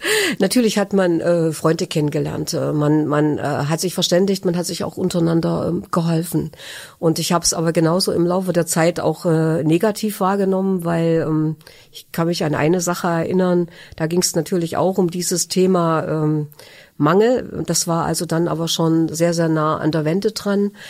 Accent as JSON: {"language": "German", "country": "Germany", "tie": "born or raised there", "said": "Ich bin ein Kind der DDR und bin in diesem Land groß geworden"}